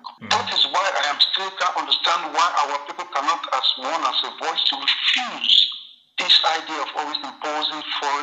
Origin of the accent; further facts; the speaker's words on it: Nigeria; And of course, as an Nigerian, when we go into any tournament